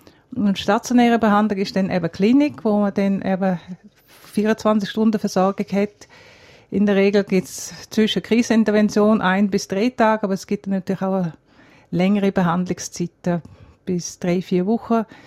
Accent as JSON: {"language": "German", "country": "South Africa", "tie": "born or raised there", "said": "Ich bin jetzt kürzlich eben in Südafrika gewesen. Das ist eigentlich mein Heimatland. Ich bin dort geboren und bin als Kind schon mit meinen Eltern im Krügerpark gewesen."}